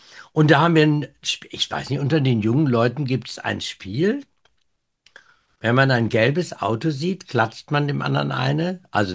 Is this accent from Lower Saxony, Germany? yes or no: yes; Osnabrück, Lower Saxony, Germany; diese Veranstaltung in Osnabrück auch ein bisschen, naja, Hobby ist mein Job nun nicht. Aber es ist ja meine Heimat, lag mir am Herzen.